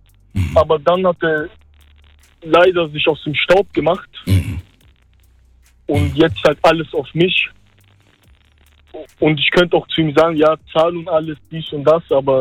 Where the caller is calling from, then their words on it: Stuttgart, Baden-Württemberg, Germany; Aus Stuttgart.